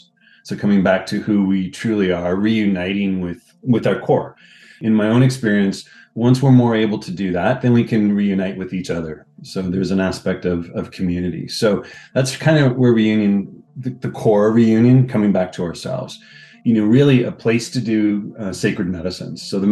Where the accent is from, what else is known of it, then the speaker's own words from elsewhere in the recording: Canada; I'm Canadian, so I've spent most of my life in Canada.